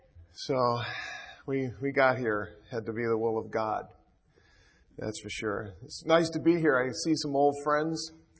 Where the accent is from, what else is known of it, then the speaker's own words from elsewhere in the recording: Armada, Michigan, United States; It's good to meet you. I've got a frog in my throat. And I'm from Michigan. I live in Michigan. Armada, Michigan.